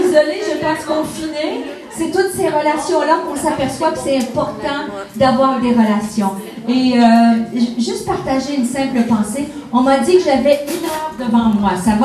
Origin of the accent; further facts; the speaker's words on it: Canada; 29 Suisses qui rentraient chez eux et une Canadienne qui venait braver le coronavirus en Suisse.